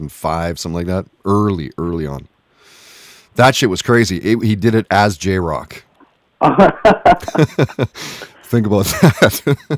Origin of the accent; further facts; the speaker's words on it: Canada; as a Canadian, why not?